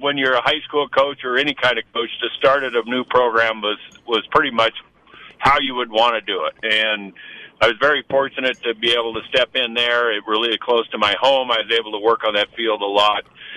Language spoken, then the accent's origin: English; Oregon, United States; I mean, I grew up in Oregon. My dad was my baseball coach all the way through.